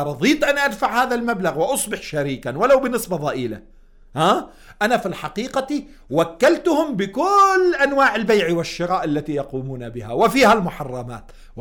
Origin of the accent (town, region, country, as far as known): Lebanon